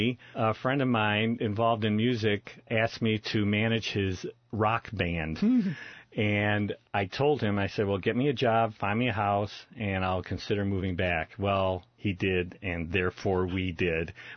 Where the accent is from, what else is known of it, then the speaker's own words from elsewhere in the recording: Detroit, Michigan, United States; we left the group and moved back to my hometown, Detroit area.